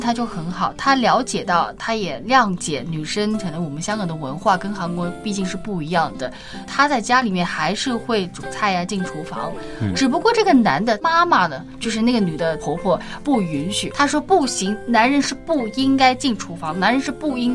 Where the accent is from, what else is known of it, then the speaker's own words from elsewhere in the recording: Shanghai, China; 我告诉你，我的家乡就是在上海。